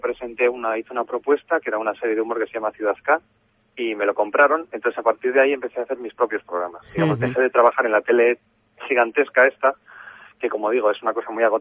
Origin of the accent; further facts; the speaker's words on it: Bilbao, Basque Country, Spain; yo soy vasco, soy de Bilbao